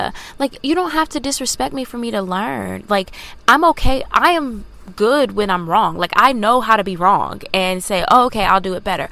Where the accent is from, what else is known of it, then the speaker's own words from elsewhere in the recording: the South, United States; now in New York, United States; I'm from the South, and I have, like, dreamed of moving to New York